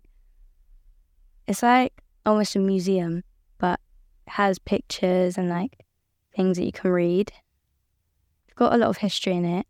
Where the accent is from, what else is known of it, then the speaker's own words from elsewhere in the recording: Bristol, South West England, United Kingdom; growing up in Bristol because it's, like, not a well-known place. So it is, but not widely. So I could say that I've grown up in Bristol and I like it as well because there's quite a lot of places in it.